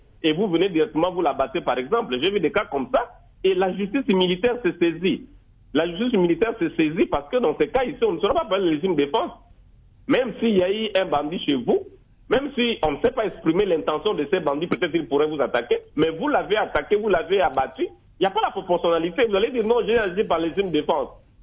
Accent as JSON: {"language": "French", "town": "Mbandaka", "region": "Équateur", "country": "DR Congo", "said": "même chez nous à l'Équateur, en Bandaka"}